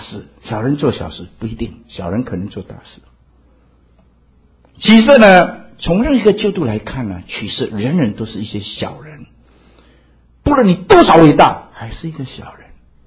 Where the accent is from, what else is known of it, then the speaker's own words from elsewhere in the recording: Indonesia; now in United States; 我也是在印尼长大的，所以呢，因为海外孤儿嘛